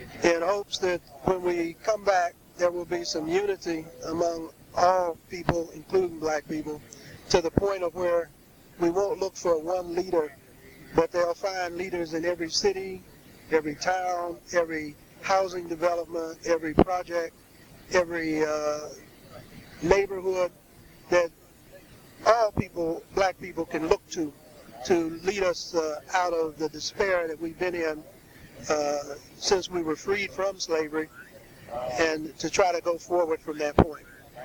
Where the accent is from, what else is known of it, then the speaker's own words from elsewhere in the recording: St. Louis, Missouri, United States; I'm from St. Louis.